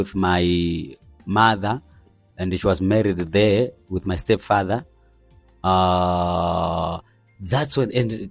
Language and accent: English; Harare, Zimbabwe; born there; I was born in Harare in Highfields in 1983.